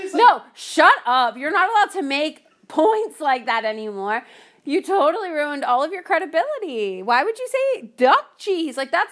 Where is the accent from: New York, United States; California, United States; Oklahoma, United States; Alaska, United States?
Oklahoma, United States; But growing up in Oklahoma is fucking wild.